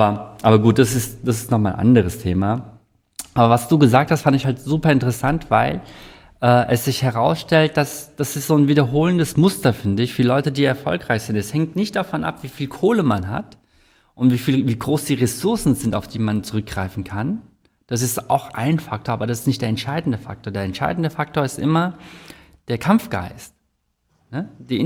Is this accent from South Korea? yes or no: yes; South Korea; now in Germany; Ich bin ja auch Koreaner und ich sehe halt, wie in Korea das gemanagt wird